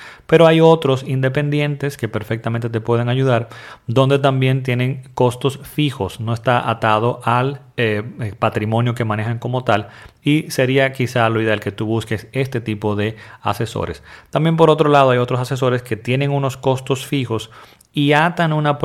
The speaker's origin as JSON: {"language": "Spanish", "country": "Dominican Republic", "said": "desde aquí, desde el pueblo de Las Terrenas, bellísimo pueblo de Las Terrenas en mi país, República Dominicana"}